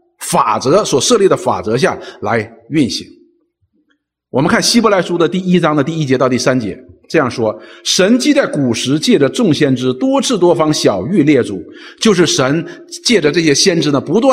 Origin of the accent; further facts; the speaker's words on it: China; 我们中国人说有九个太阳